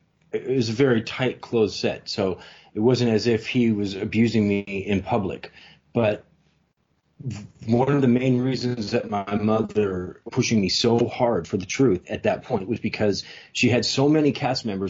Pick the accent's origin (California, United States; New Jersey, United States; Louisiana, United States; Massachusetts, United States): California, United States; Concord; that's Napa's, you know, several hours away from where I grew up in Concord in the Bay Area.